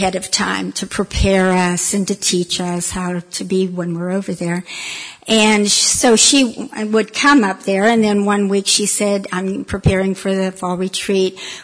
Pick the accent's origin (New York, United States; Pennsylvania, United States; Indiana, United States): Pennsylvania, United States; Jeannette; I am from Jeanette, Pennsylvania, a little town in Pennsylvania. Born and raised there.